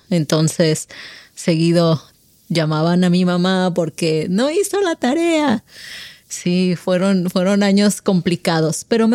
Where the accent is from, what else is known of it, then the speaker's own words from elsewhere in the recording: Manzanillo, Colima, Mexico; also born or lived in Nayarit / Zihuatanejo; yo nací en Manzanillo, Colima. Y mi niñez fue muy bonita, pero nos mudábamos mucho con mi familia por el trabajo de mi papá. Entonces, viví en Manzanillo, en Nayarit, en Zihuatanejo, otra vez en Manzanillo, y estuvimos mudándonos mucho.